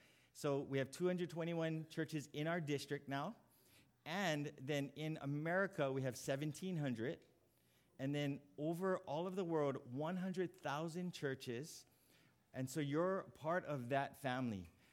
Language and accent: English; Hawaii, United States; I grew up on the east side too, but east side Oahu. I'm Hawaiian